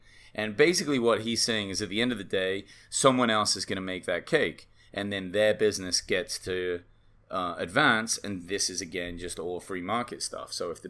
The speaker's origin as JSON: {"language": "English", "region": "England", "country": "United Kingdom", "moved": "yes", "lives_now": "United States", "said": "I came from England, I'm always like, why is college tuition so much in the United States?"}